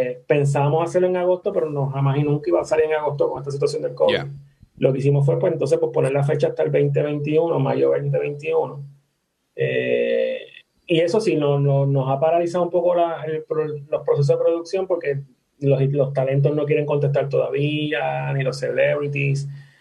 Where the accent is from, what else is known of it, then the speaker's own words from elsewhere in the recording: Dorado, Puerto Rico; nos criamos juntos aquí en Dorado.